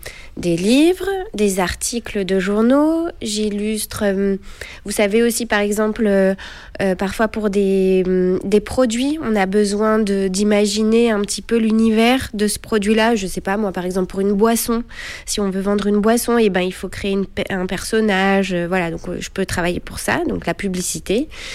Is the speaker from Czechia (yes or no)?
no; Paris, Île-de-France, France; born there; j'ai 36 ans, je suis née à Paris et je vis encore à Paris.